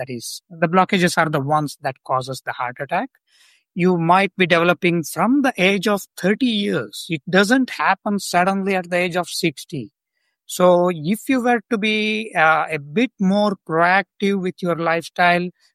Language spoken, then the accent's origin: English; South India, India; and being South Indian, please everybody wake up.